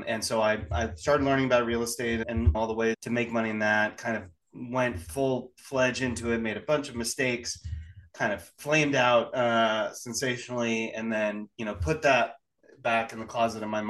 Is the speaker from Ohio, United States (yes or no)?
no; California, United States; now in Knoxville, United States; I live in Knoxville, Tennessee. I'm from California. We moved out here about 5 years ago.